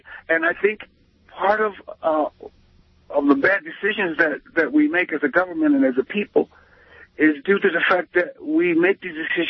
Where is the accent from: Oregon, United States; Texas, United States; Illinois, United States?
Illinois, United States; Chicago; I'm from Chicago. I'm not from Colorado.